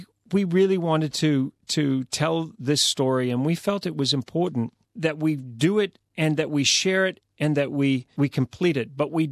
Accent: Christchurch, Canterbury, New Zealand; And when the film played in Christchurch, my hometown, We had 900 people packed into this theater in my hometown

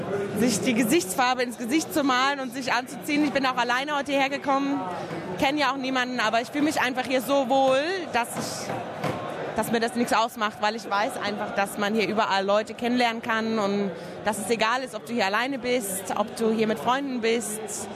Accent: Germany; now in Australia; Ich komme obviously aus Deutschland, aber ich bin seit 8 Jahren in Australien

